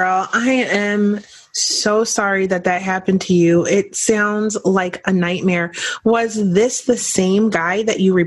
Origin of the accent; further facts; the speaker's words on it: Philadelphia, Pennsylvania, United States; also born or lived in Chicago; I always call Chicago like my hometown, even though I'm from Philadelphia and I love it there too.